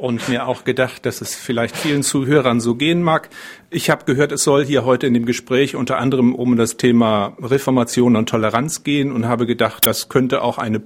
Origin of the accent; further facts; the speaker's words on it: Hage, Lower Saxony, Germany; Geboren in Hage bei Norden, also in Ostfriesland. Darf mich aber nicht Ostfriese nennen, denn meine Eltern kommen aus Ostpreußen und Pommern. Und das erklärt auch, warum ich kein ostfriesisches Platt spreche.